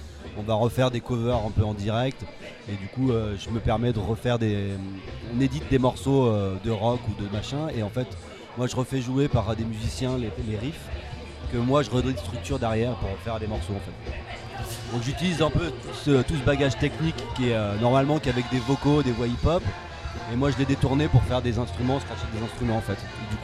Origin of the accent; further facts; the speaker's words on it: Brittany, France; ça fait une vingtaine d'années que je fais du scratch, mais je suis breton.